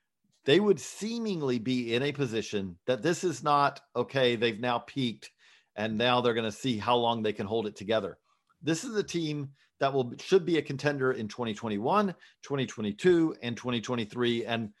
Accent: Georgia, United States; I grew up in Georgia. My phone is full of friends of mine who are diehard Braves fans

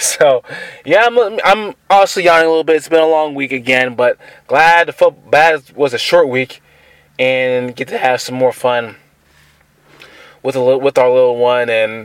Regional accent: the South, United States; So I'm from the South, so I'm used to it.

